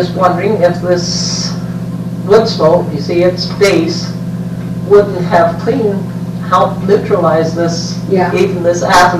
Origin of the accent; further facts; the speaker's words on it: North West England, United Kingdom; I come from the Lakes District, so when I go down back there, what are these big hills?